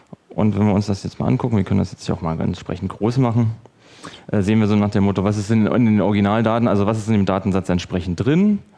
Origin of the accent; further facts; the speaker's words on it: Berlin, Germany; Ich bin aus der Berliner Gegend.